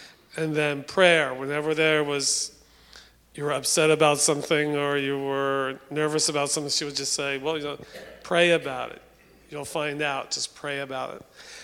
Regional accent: Pennsylvania, United States; We're from South Central Pennsylvania, rural Pennsylvania, Pennsylvania Dutch.

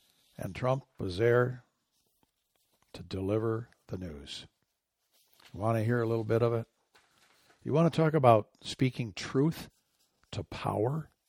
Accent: Grand Rapids, Michigan, United States; I grew up around Grand Rapids

